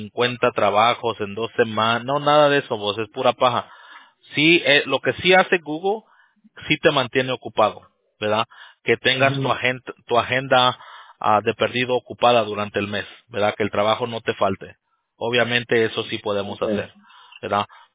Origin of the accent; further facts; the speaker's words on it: Los Angeles, California, United States; Sí, yo nací acá, pero cuando me crié en Los Ángeles. Y todos mis vecinos eran Chapín y del Salvador.